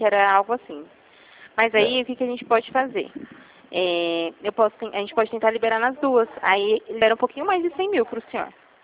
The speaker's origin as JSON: {"language": "Portuguese", "town": "Jundiaí", "region": "São Paulo", "country": "Brazil", "said": "Eu sou de Jundiaí."}